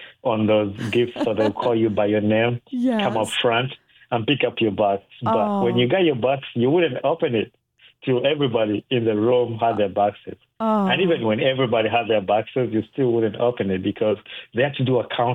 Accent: Uganda; So I'm originally from Uganda, and Uganda is one of the poorest countries in the whole world. I grew up in a very poor family

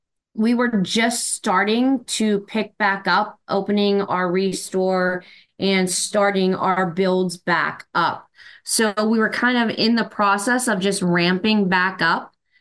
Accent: Harmony, Pennsylvania, United States; I grew up here in southwestern Pennsylvania in a little town called Harmony, and I'm a graduate of Greensburg Central Catholic, and then went on to get my communications degree from Seton Hill. So stayed in this area my entire life.

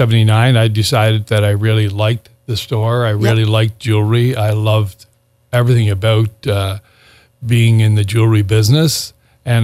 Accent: Charlottetown, Prince Edward Island, Canada; Well, I'm a townie from Charlottetown, okay. Born, raised, educated in town, lived here my whole life.

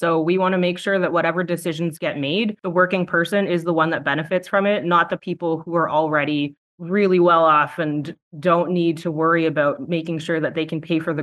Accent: Mississauga, Ontario, Canada; now in Sarnia, Canada; I am originally from Mississauga. I moved to Sarnia in 2012, started my family here, got to know the community

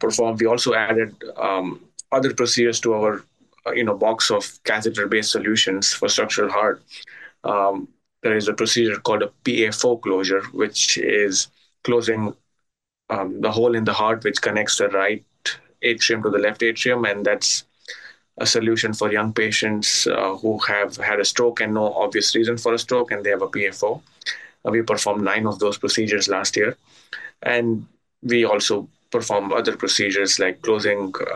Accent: India; moved away as an adult; now in United States; I grew up in India. I did my medical school there, and I came to the United States in 2010.

